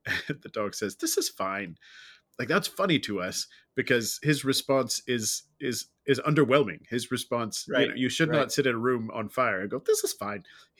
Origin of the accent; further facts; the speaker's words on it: United Kingdom; growing up in Britain